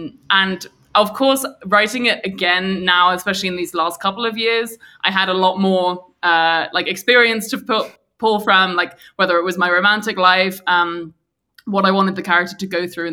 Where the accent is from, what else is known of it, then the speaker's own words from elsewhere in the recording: London, United Kingdom; growing up in London.